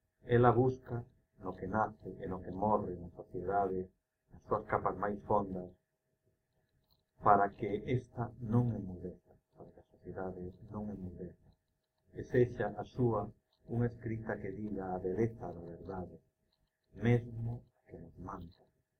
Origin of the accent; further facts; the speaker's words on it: Galicia, Spain; os galegos podemos achegar a súa obra como a unha obra propia